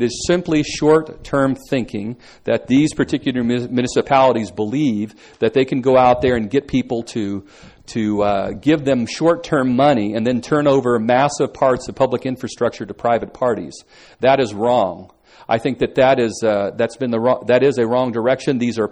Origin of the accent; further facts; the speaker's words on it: Hayfork, California, United States; When I was a kid growing up in Hayfork, we had Little League teams